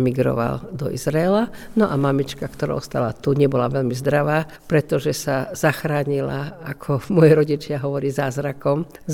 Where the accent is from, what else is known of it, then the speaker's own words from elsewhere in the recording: Kežmarok, Prešov Region, Slovakia; born there; moved away as an adult; now in Košice, Slovakia; Áno, narodila som sa v Kežmarku, moji rodičia boli Kežmarčania a do Košic som prišla až po ukončení univerzity a odvtedy som tu v Košiciach